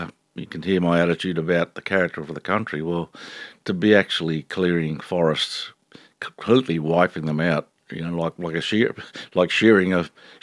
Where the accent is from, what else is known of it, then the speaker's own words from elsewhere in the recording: Quambatook, Victoria, Australia; It was just a natural way for me as I was brought up in Quambatook, you know.